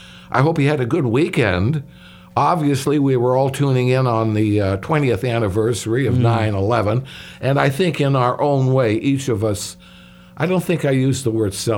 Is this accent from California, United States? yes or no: no; Chicago, Illinois, United States; he played for my hometown Bulls